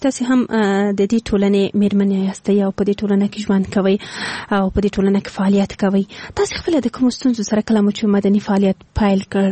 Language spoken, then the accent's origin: Pashto; Afghanistan; زه د افغانستان توخی یم.